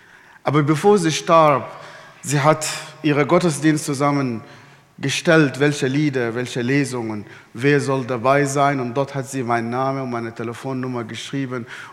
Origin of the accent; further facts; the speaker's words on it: Sudan; Ich bin im Sudan geboren, aufgewachsen, in einer sehr, sehr extremistischen islamischen Familie.